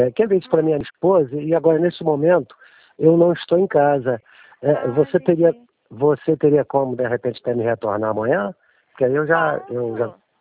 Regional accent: Búzios, Rio de Janeiro, Brazil; Eu sou daqui de Búzios. Ao lado aqui de Cabo Frio.

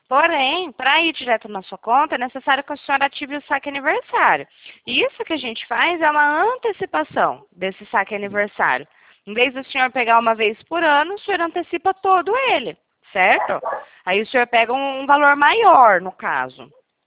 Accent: Paraná, Brazil; Eu sou do Paraná.

